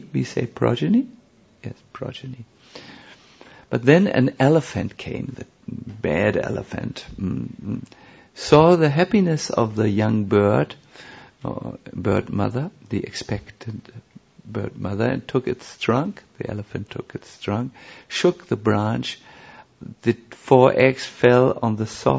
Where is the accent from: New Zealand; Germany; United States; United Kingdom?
Germany; I don't know, you know, I'm from Germany. These German impressions or sanskaras don't leave my mind.